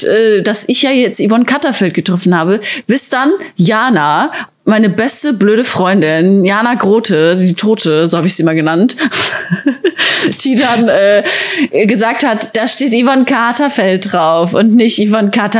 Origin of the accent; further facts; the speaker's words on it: Plettenberg, North Rhine-Westphalia, Germany; Und in meiner Heimatstadt Plettenberg, da wohnen ja nicht viele Leute